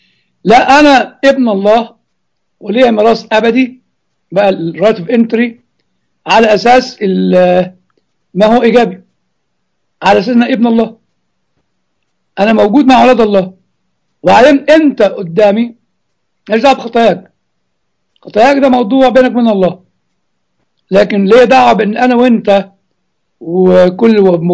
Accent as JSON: {"language": "Arabic", "country": "Egypt", "said": "يعني في مشكله كبيره يا اخوه في الوعي الغربي، وربما عندنا في مصر كمان"}